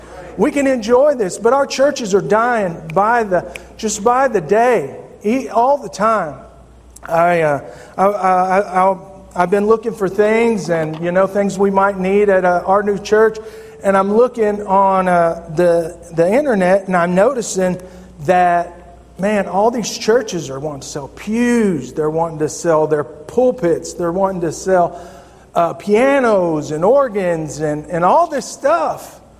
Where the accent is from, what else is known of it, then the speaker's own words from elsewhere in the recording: Fort Worth, Texas, United States; I grew up in Fort Worth, born and raised, proud to be a Texan, proud to be a Texan.